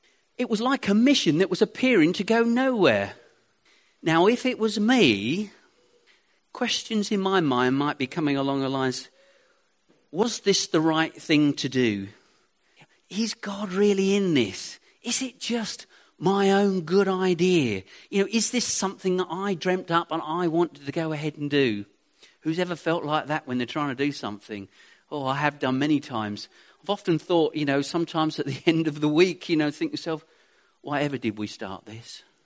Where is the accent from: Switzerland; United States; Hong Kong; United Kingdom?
United Kingdom; Haverhill, East of England; I grew up in Haverhill. I played on that estate.